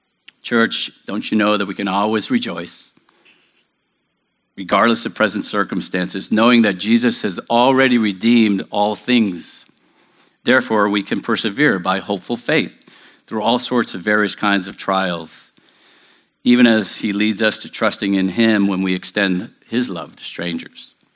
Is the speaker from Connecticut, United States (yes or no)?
no; New Hampshire, United States; I grew up in New Hampshire in a public housing project.